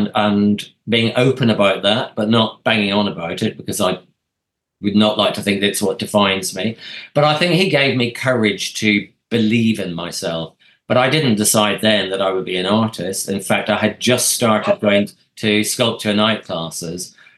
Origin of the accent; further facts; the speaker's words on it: Northern Ireland, United Kingdom; I grew up in the Troubles.